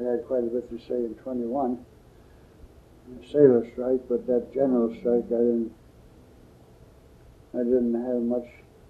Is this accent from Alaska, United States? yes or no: yes; Daniels Creek, Alaska, United States; born there; I was born in Alaska, about 60 miles from Nome, a place called Daniels Creek.